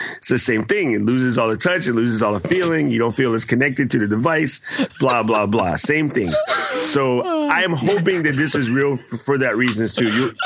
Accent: United States; okay, I'm an American, so I have like 80 pairs of Nikes

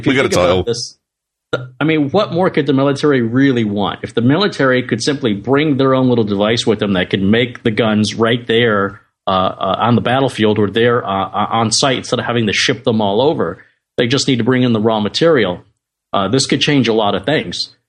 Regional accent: United States; As an American, it is the law for me to know all about guns.

